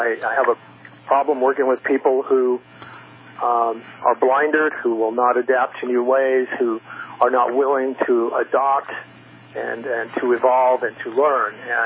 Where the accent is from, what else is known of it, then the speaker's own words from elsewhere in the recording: Texas, United States; Hell, as we started the show by saying, I'm from Texas.